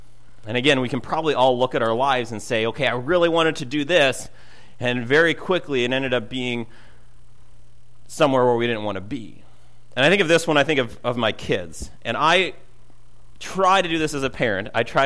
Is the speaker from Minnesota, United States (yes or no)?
yes; Minnesota, United States; I drove to school, you know, multiple times from my hometown in western Minnesota over to eastern Minnesota